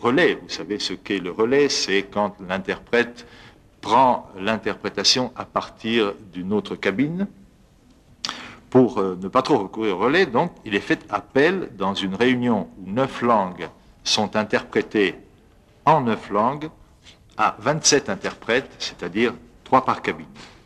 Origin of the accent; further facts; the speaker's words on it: Italy; French is a second language; je suis italien